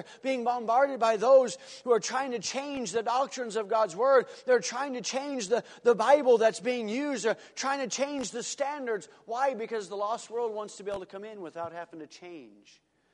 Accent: Argentina; I'm from Argentina. There ain't nothing as rough as some places in Argentina around here.

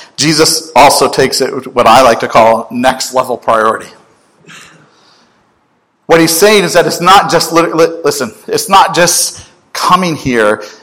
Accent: the South, United States; accent: southern; Y'all, I'm using y'all. My southern accent coming out.

